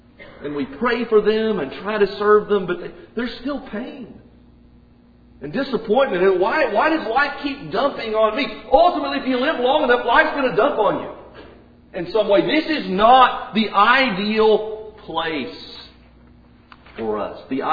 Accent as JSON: {"language": "English", "region": "Indiana", "country": "United States", "tie": "born or raised there", "said": "But I grew up in Indiana, and I got to go to that race several times."}